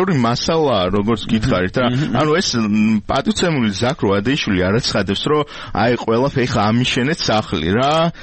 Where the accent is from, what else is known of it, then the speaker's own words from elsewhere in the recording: Tbilisi, Georgia; ჩვენ თბილისელები ვართ